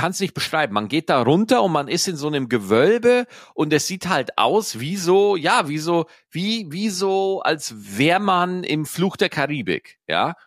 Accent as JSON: {"language": "German", "town": "Straubing", "region": "Bavaria", "country": "Germany", "tie": "born or raised there", "said": "dass Prag einfach mal von meiner Heimatstadt Straubing, in der ich geboren wurde, gar nicht mal so weit weg ist."}